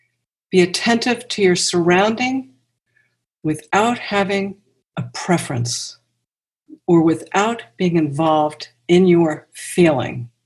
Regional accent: Baltimore, Maryland, United States; So I grew up in Baltimore, Maryland. I was raised in the 50s and 60s.

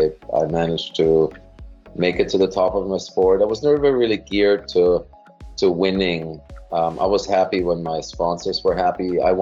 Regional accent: Germany; So for me, I grew up in Germany, and I was always very avid about sport.

